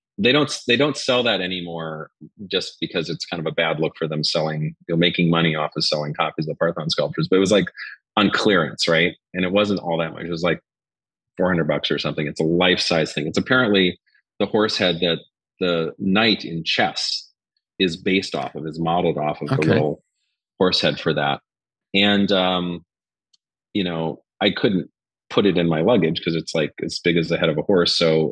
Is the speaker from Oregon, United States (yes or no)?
no; Champaign, Illinois, United States; in my hometown of Champaign-Urbana, Illinois